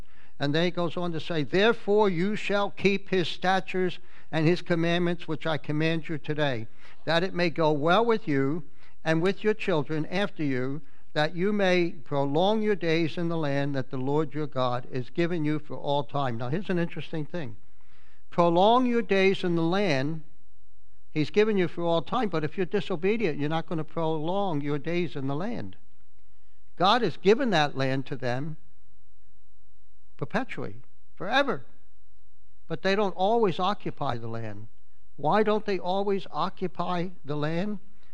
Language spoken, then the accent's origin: English; United States; I think of my years of growing up in the United States.